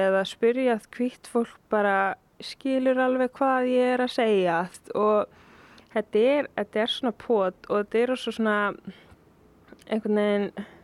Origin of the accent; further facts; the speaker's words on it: Reykjavík, Capital Region, Iceland; ég er íslensk, mamma mín er íslensk, en pabbi minn, hann er frá Tansaníu, þannig að þú veist, ég er tæknilega séð líka þaðan